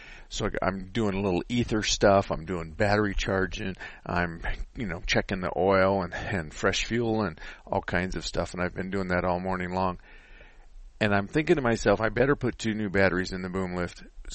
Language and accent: English; Arizona, United States; I was born and raised in Arizona. Been in the Valley. I think we moved here from southern Arizona to the Valley in 1968.